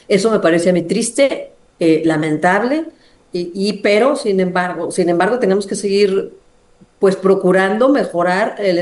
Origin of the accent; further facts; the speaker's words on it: Monterrey, Nuevo León, Mexico; Yo soy regia y pues así somos acá en mi tierra, ¿no?